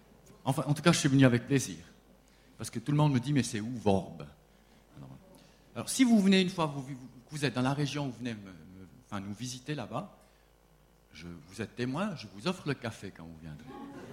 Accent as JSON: {"language": "French", "town": "Sion", "region": "Valais", "country": "Switzerland", "tie": "born or raised there", "said": "Je viens. J'ai grandi en Valais, à Sion."}